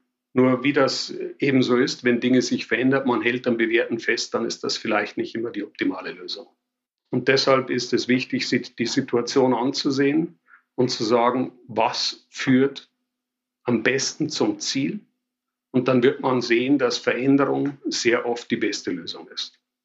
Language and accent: German; Bavaria, Germany; accent: Bavarian; man hört es an meinem bayerischen Akzent, ich komme vom Land